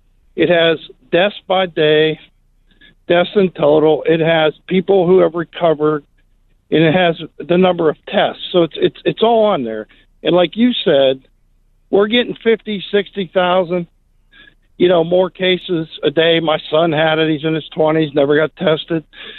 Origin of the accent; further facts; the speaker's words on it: Pittsburgh, Pennsylvania, United States; But I can't complain too much, because I'm from Pittsburgh